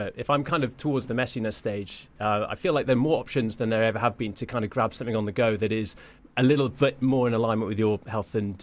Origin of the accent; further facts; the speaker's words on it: South East England, United Kingdom; Yeah, well, originally Hampshire